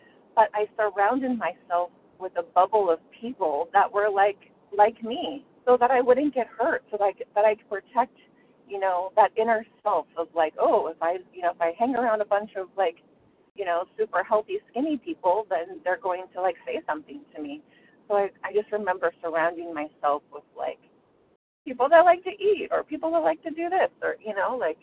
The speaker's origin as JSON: {"language": "English", "town": "San Diego", "region": "California", "country": "United States", "said": "I am from San Diego, California."}